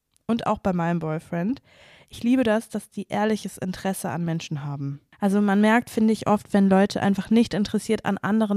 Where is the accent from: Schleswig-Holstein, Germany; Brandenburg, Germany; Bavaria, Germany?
Schleswig-Holstein, Germany; Kiel; Übrigens komme ich aus Kiel.